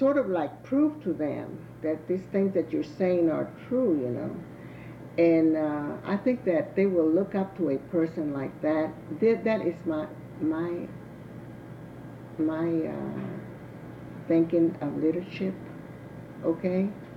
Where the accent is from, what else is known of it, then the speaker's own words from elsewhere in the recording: Houston, Texas, United States; born there; because I was born here in Houston, in Magnolia Park. I went to Daisy Elementary. We had no bilingual teachers there, you know.